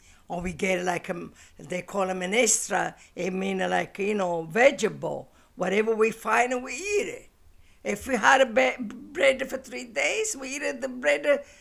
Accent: Messina, Sicily, Italy; I come from Messina, Olivieri.

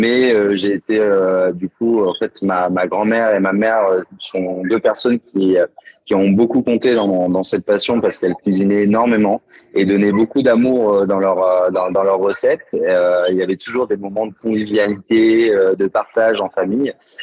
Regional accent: Clermont-Ferrand, Auvergne-Rhône-Alpes, France; now in Lausanne, Switzerland; Je suis originaire de Clermont-Ferrand, en Auvergne, et j'ai eu l'occasion de travailler dans différents restaurants gastronomiques depuis une dizaine d'années.

